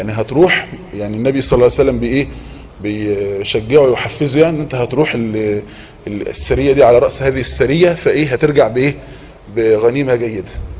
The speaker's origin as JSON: {"language": "Arabic", "country": "Egypt"}